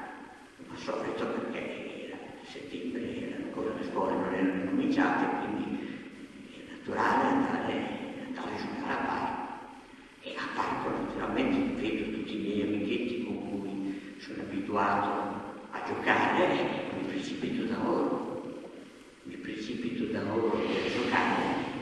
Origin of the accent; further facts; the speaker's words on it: Ferrara, Emilia-Romagna, Italy; un bambino, figlio di una famiglia ebraica ferrarese, io sono di Ferrara, ferrarese da almeno 300 anni, perché un rabbino … nel 1600 era a Ferrara